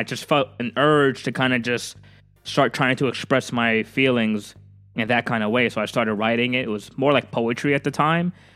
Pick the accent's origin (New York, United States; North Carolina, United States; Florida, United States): New York, United States; New York City; now in Pennsylvania, United States; I'm born and raised in Queens, New York, so I was in Pennsylvania. I'm Hispanic